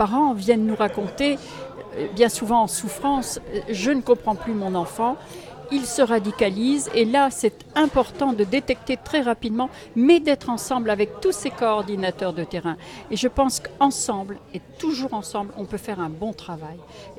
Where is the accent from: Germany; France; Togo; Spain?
France; now in Belgium; chez nous, en France